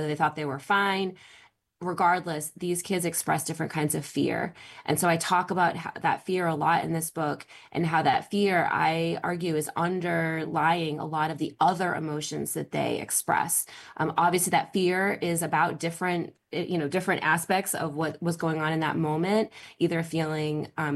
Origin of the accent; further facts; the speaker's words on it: Massachusetts, United States; I'm from Massachusetts, and I actually did a slightly different recruitment strategy in Massachusetts.